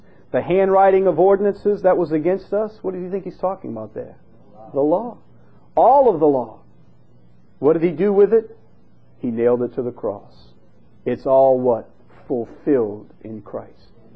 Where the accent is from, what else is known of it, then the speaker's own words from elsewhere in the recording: Chalmette, Louisiana, United States; Hey, I'm from Chalmette. That's the way we talk.